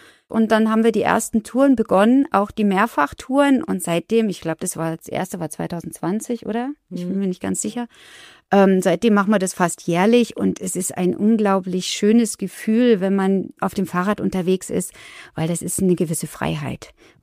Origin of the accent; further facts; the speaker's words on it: Haibach, Bavaria, Germany; bin 49 Jahre alt und ich komme auch aus Haibach.